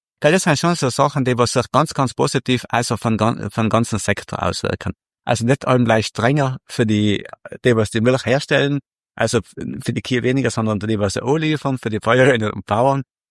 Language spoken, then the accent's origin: German; Trentino-Alto Adige, Italy; Und da sind wir Südtiroler wirklich ganz, ganz gut.